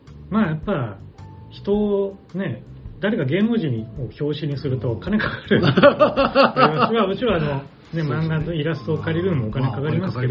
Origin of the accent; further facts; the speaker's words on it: Ehime, Japan; 愛媛出身ですね。